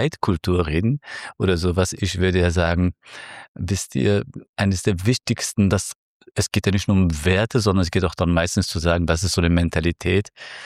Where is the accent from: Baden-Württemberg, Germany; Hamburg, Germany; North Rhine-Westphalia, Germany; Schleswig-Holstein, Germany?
North Rhine-Westphalia, Germany; Cologne; für einen Rheinländer, und ich komme aus Köln